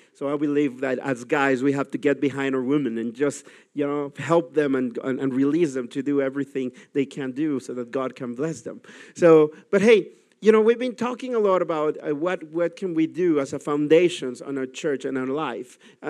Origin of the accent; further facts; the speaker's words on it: Mexico; English is a second language; now in Netherlands; I'm originally from Mexico, and I promise the church that I will, at the end of the year, speak some more Dutch for sure.